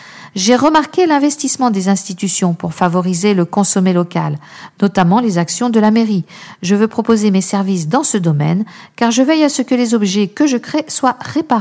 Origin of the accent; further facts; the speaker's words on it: Beaumont-Saint-Cyr, Nouvelle-Aquitaine, France; comme j'ai grandi à Beaumont-Saint-Cyr avant de partir faire mes études, je savais où je mettais les pieds.